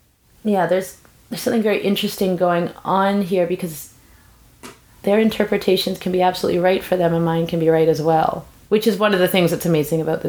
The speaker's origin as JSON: {"language": "English", "region": "West Coast", "country": "Canada", "said": "Well, and I'm from the West Coast too. I don't know if that has something to do with it."}